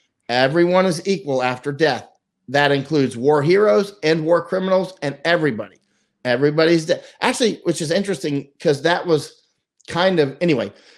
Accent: Winter Haven, Florida, United States; I grew up in Winter Haven, Florida. If you want to see deep, deep conservative, it's actually, that's the aquarium I came from.

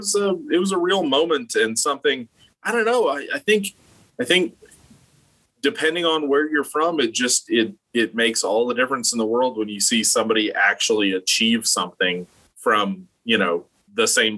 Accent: Edmond, Oklahoma, United States; I grew up in Edmond, which is where Shannon Miller is from.

